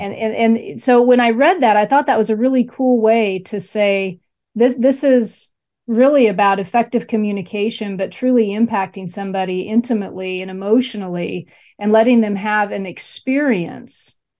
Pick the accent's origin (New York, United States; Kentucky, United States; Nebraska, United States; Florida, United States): Nebraska, United States; And then we got to go to state, which I was raised in Nebraska, so it was like Lincoln.